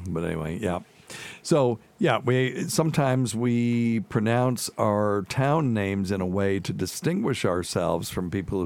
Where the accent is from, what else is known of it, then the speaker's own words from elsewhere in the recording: Cashiers, North Carolina, United States; It's right between Asheville and Brevard, which is where I grew up. I mean, I grew up in Cashers, North Carolina.